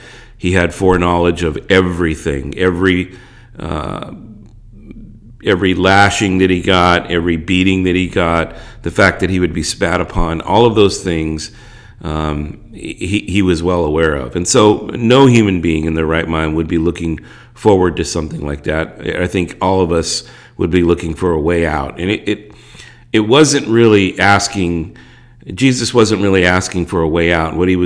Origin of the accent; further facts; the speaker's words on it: California, United States; Now, I was born in Southern California, been here my whole life, and was a Catholic from birth.